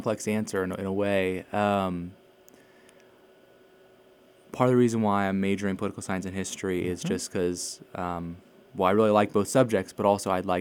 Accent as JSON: {"language": "English", "town": "Lawton", "region": "Oklahoma", "country": "United States", "tie": "born or raised there", "said": "Yeah, so I was born and raised here in Lawton, Oklahoma. Been here all my life"}